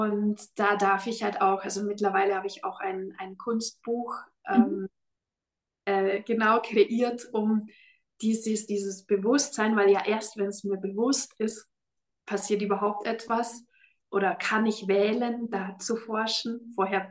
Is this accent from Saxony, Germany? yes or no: no; Bavaria, Germany; im Allgäu, also da wo ich aufgewachsen bin